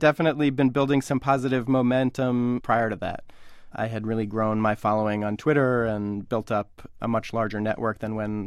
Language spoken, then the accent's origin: English; Rhode Island, United States; Patriots fan and a Rhode Island native, and I'm therefore more partial to a beer that's brewed in my home state.